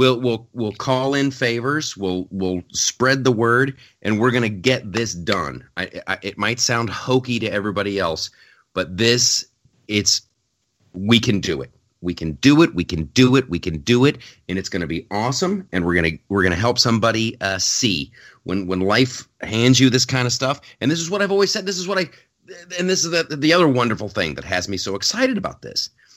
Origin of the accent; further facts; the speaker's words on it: Ohio, United States; He's from the state of Ohio, my home state.